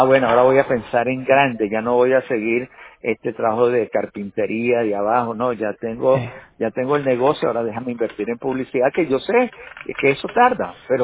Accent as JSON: {"language": "Spanish", "country": "Venezuela", "also_born_or_lived": "Colombia", "moved": "yes", "said": "yo vengo de Venezuela, luego llegué a Colombia, luego llego aquí"}